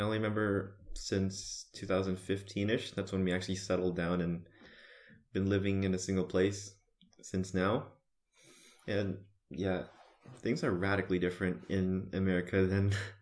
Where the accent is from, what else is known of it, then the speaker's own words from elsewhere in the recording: United States; also born or lived in Cambodia; was born in Cambodia to both Cambodian parents, although Chinese-Cambodian. And I lived there just 1 year. Then I moved all the way to the United States and basically lived there for my entire life.